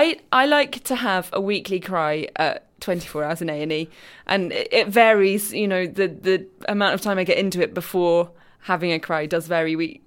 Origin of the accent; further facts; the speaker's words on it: Scunthorpe, Yorkshire and the Humber, United Kingdom; And also, I'm from Scunthorpe, so it was nice to see